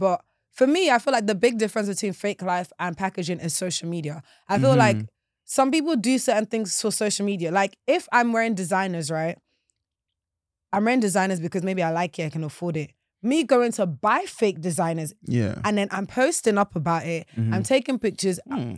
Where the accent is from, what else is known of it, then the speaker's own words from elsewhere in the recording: London, United Kingdom; You know, I grew up in the London.